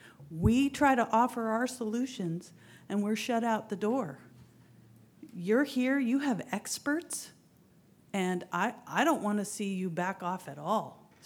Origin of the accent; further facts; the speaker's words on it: Los Osos, California, United States; from Los Osos, and I've lived there since 1971.